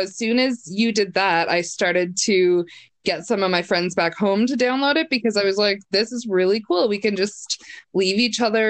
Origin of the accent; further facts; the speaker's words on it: Canada; Like, I'm Canadian, so I apologize for anything anyways.